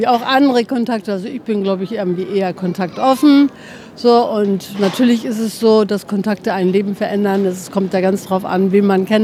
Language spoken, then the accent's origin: German; Northern Germany, Germany; ich komme aus dem Dorf, ganz oben, irgendwie im Norden von Deutschland und bin dann zum Studieren nach Hannover gekommen.